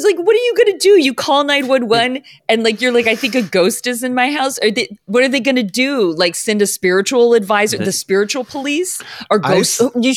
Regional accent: Texas, United States; Honey, I grew up in Texas.

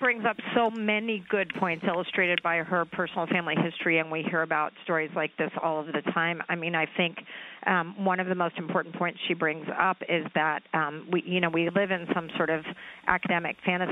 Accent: Texas, United States; I'm a Texan. I'm from Texas.

